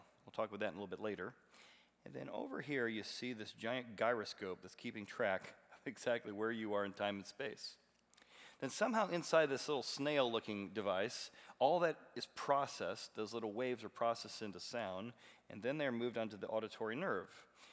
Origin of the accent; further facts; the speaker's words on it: Illinois, United States; I grew up in Illinois. We have a lot of ears of corn.